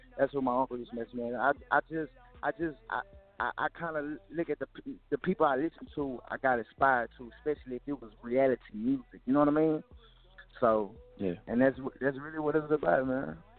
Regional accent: Houston, Texas, United States; I was just proud to say I was from Houston.

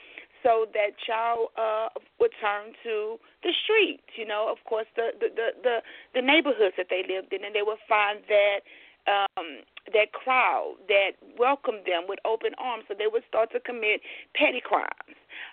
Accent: Louisiana, United States; You know, we're from Louisiana this way, so always hot and humidity coming. Nothing but heat. … like you guys told the listening audience. I am 43 years old.

